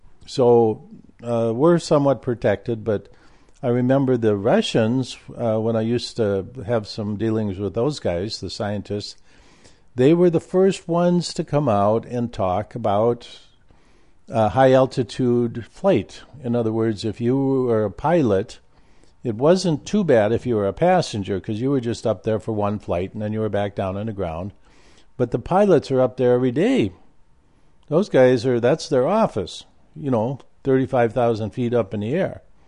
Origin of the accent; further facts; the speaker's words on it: Midwest, United States; I survived growing up in the Midwest.